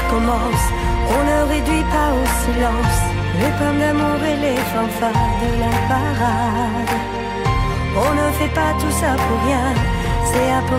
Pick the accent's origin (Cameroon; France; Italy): France; Paris, Île-de-France; Je suis parisienne.